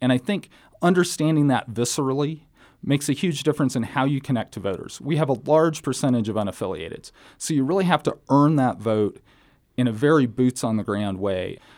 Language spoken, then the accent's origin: English; United States; I've grown up in the district. I grew up in Jackson County on a cattle ranch.